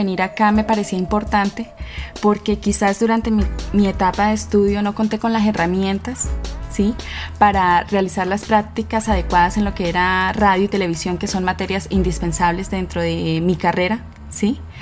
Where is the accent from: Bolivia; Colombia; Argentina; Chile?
Colombia; Bucaramanga, Santander; yo soy estudiante de Bucaramanga.